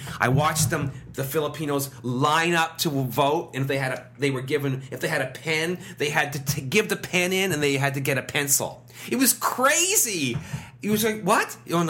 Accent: Brampton, Ontario, Canada; I grew up in Brampton in the 70s. I grew up in a time when Brampton was white. I mean, white.

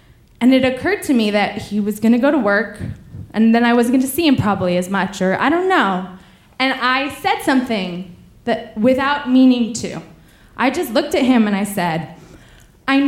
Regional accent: Paris, Île-de-France, France; I'm like, oh, the thing is I'm from Paris, so I cannot tell you where to go

